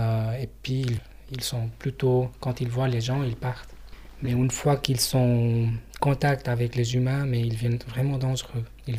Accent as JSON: {"language": "French", "country": "Nepal", "second_language": "French", "moved": "yes", "lives_now": "Val-de-Ruz, Switzerland", "said": "Namasté, bonjour … donc je suis l'origine du Népal et je suis arrivé en Suisse en 2002 et j'ai une fille de 5 ans et puis maintenant on habite en Val-de-Ru à Fontainebleau."}